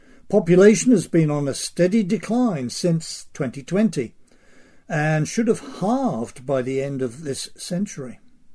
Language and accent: English; England, United Kingdom; When I was a kid growing up in England in the years after World War II